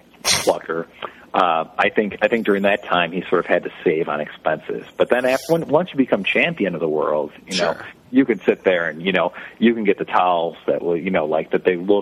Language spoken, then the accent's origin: English; Chicago, Illinois, United States; You know, it wasn't as bad as growing up in Chicago